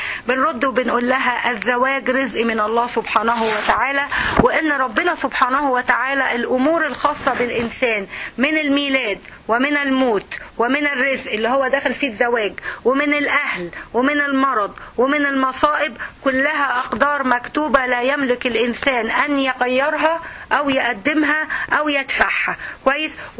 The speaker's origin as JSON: {"language": "Arabic", "country": "Egypt", "said": "والألماني عندنا في مصر أعلى دلوقتي شوي"}